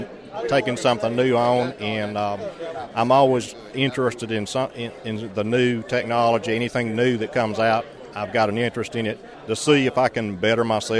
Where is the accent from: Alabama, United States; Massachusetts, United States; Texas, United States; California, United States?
Alabama, United States; from West Central Alabama.